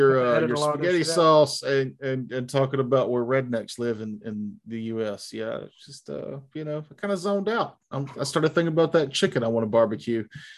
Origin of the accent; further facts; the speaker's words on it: South Carolina, United States; I am, because I was raised in South Carolina. I don't have good geography skills.